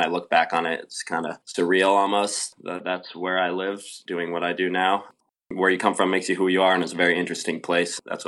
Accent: Block Island, Rhode Island, United States; now in Los Angeles, United States; I grew up in Block Island, Rhode Island, which is an island in the middle of the ocean, as you know.

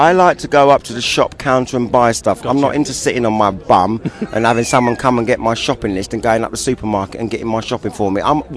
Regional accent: London, United Kingdom; because I'm from London

